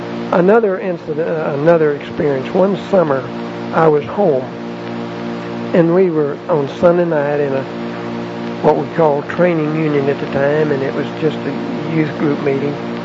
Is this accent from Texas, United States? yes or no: yes; Texas, United States; I grew up out in West Texas and planned to be a veterinarian